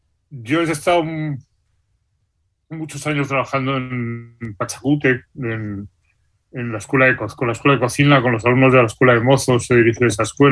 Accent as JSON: {"language": "Spanish", "country": "Spain", "lives_now": "Peru", "said": "Y ya tengo mi pasaporte y mi DNI, y soy español y soy peruano."}